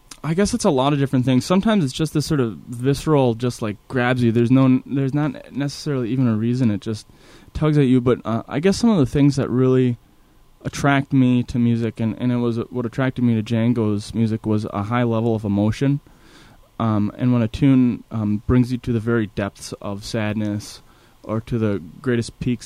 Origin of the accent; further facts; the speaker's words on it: Minnesota, United States; it really echoed in my mind a lot of the music I heard growing up on the Iron Range.